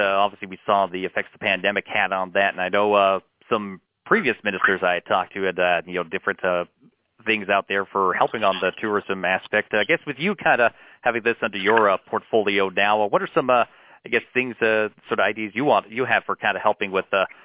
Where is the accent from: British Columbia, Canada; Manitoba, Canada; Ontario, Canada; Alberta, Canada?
Alberta, Canada; Strathmore; now in Peace River, Canada; I'm originally from Strathmore, so I got, lots of friends and family around the Calgary area where, I mentioned that I live at Peace River.